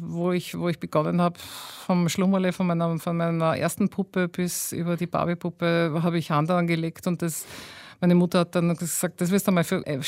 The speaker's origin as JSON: {"language": "German", "town": "Gumpoldskirchen", "region": "Lower Austria", "country": "Austria", "tie": "born or raised there", "also_born_or_lived": "Linz", "said": "Eigentlich dann in Gumpelskirch in Niederösterreich, weil meine Eltern mit einem Jahr mich von Oberösterreich nach Niederösterreich gebracht hatten, weil mein Vater eine sehr gute Anstellung in Wien bekommen hatte."}